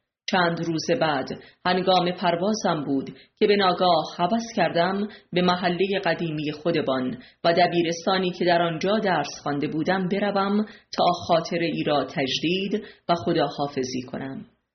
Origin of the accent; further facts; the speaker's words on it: Iran; now in United States; در فرودگاه نیویورک، در حالی که میبایستی به عنوان یک ایرانی تروریست و بدون ویزا دستگیر میشدم